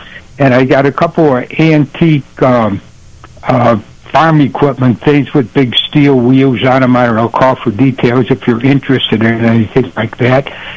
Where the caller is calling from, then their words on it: Attica Center, New York, United States; I'm calling up here from Attica Center this morning.